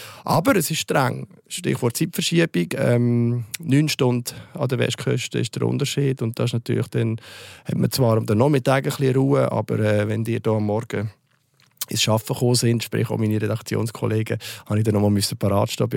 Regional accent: Switzerland; Also als Schweizer Fußballfan, das gäbe ja alles.

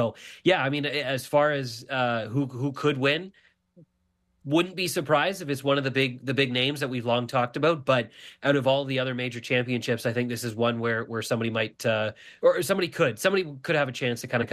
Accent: Canada; And you know, we as Canadian, you know, golf fans and Canadian sports people, you know, we know who Corey Connors is.

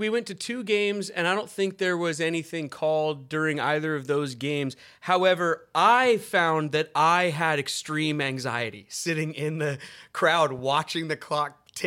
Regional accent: Denver, Colorado, United States; I grew up in Denver.

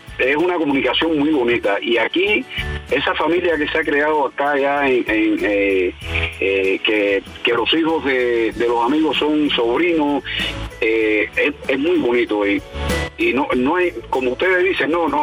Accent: Cuba; moved away as an adult; soy cubano.

